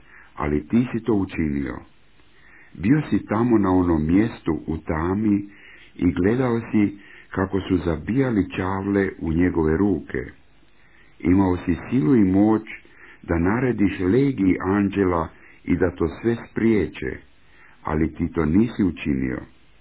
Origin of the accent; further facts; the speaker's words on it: Switzerland; now in United States; ja sam sada Amerikanac, ali ja često žudim za mojim krasnim švicarskim Alpama. Mnogo, mnogo puta. Mnogo puta žudim da mogu ponovno hoditi po tom prekrasnom svijetu Alpi, gdje sam kao dijete često puta provodio školski raspust ili vikend.